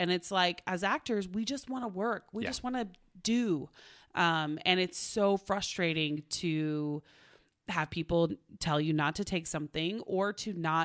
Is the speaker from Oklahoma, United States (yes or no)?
yes; Oklahoma, United States; I'm from Oklahoma, so we interchange Native American and Indian a lot.